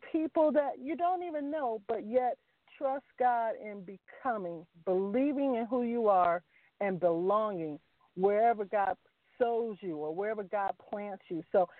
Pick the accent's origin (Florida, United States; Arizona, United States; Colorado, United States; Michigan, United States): Michigan, United States; Mount Clemens; Mount Clemens, Michigan, which is about 20 minutes away from Detroit. So I always tell people that I'm from Motown